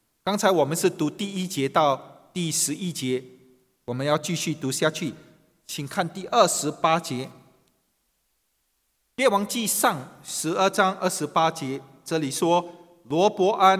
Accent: China; 为什么我们中国人会把义字如此的写法呢？

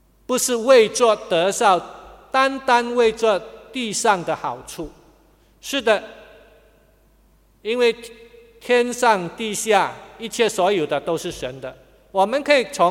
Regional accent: Hainan, China; 我是海南人啊，我老家在海南，所以我们海南人也是讲恭喜发财啊

